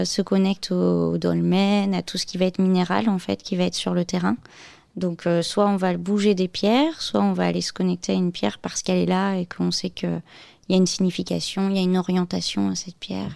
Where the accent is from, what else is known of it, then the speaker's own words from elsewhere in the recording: Auvergne-Rhône-Alpes, France; Mais en fait, je suis auvergnate, et donc l'Auvergne, c'est une terre celte